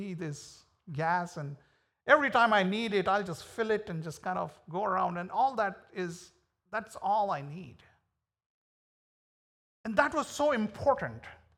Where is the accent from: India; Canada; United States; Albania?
India; English is a second language; You know, when I was growing up in India, in the college, I was, you know, studying